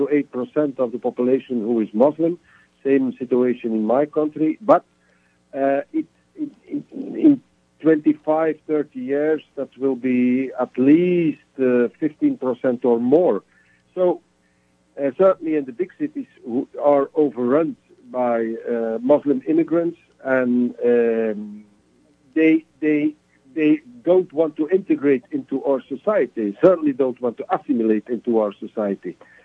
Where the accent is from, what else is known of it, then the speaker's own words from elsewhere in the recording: Antwerp, Flanders, Belgium; the majority of the population of my hometown, Antwerp, will be Islamic.